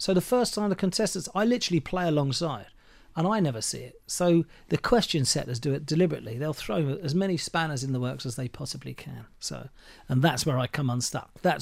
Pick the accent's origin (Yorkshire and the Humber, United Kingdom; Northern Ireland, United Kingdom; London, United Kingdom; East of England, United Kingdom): East of England, United Kingdom; Watford; I'm from Watford originally